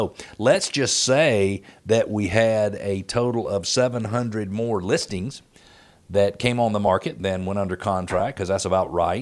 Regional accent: Atlanta, Georgia, United States; born there; I was born in Metro Atlanta in 1968.

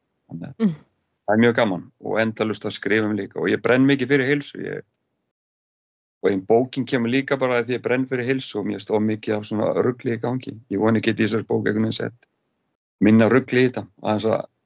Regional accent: Hafnarfjörður, Capital Region, Iceland; Ég er Hafnfirðingur

